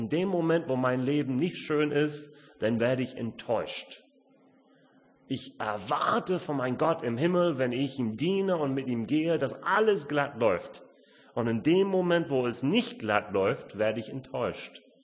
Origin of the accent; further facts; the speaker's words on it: Itzehoe, Schleswig-Holstein, Germany; bei uns in unserer Gemeinde in Itzehoe, wo ich herkomme, in unserer Baptistengemeinde